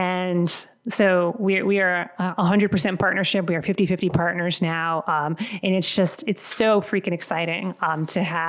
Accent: New England, United States; I was born and raised in New England, lived here for most of my life, brief stint in the Philadelphia area.

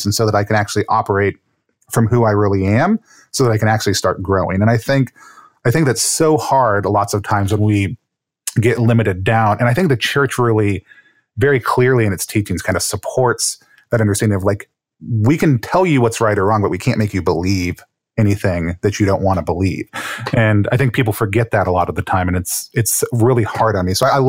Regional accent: the South, United States; especially as a Catholic, there's always been this preconceived notion, especially growing up in the South, that there's one way to be Catholic

